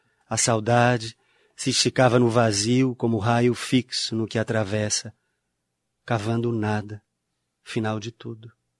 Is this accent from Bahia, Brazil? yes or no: yes; Salvador, Bahia, Brazil; uma escola conhecida no subúrbio de Piripiri, de onde eu venho, em Salvador, na Bahia.